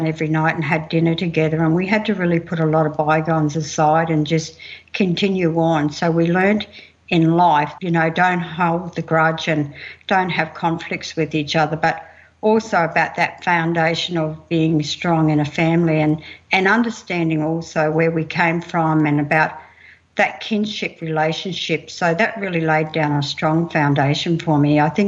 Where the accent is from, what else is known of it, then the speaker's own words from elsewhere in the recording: Mount Isa, Queensland, Australia; I'm Kalkadoon Wanyi. I grew up in Mount Isa and I spent many of my childhood days out in Camberwell.